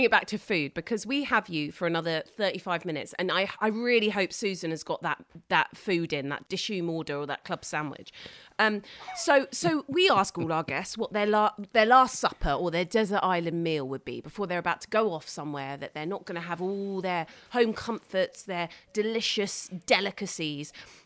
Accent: United Kingdom; British, and because.

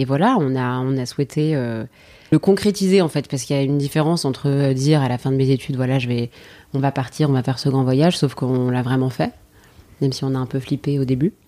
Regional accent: France; j'ai toujours vécu en France. Enfin, en tout cas, j'ai passé mon enfance en France.

